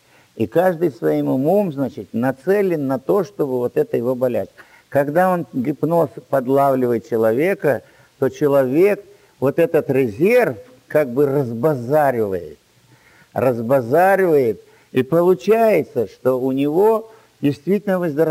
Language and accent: Russian; Dushanbe, Tajikistan; Я из Душанбе, это столица Таджикистана.